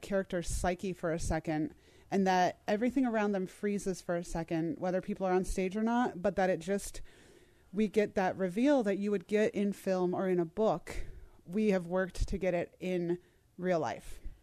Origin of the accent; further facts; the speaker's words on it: Cincinnati, Ohio, United States; I'm from Cincinnati, and depending on where you're from, people either call Louisville, Kentucky, Louisville.